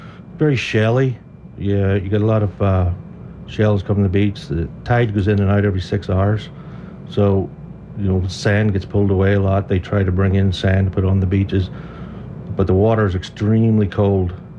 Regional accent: Newcastle, Northern Ireland, United Kingdom; I'm from Newcastle County Down.

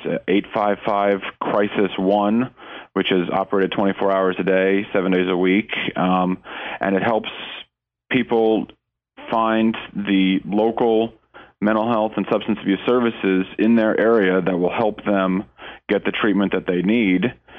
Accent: Maryland, United States; also born or lived in Florida; now in Tennessee, United States; I'm from Maryland. I've lived in Florida. I've lived all over the place, but I've lived in Tennessee for the last 6 years

